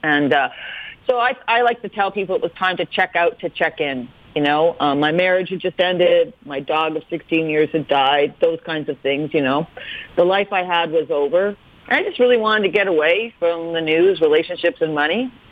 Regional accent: Canada; I'm a Canadian of settler descent.

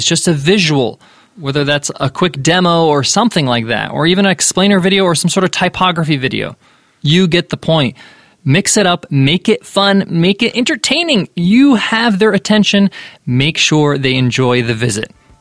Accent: United States; I'm an American with Egyptian parents, has that background that they grew up in New York and New Jersey.

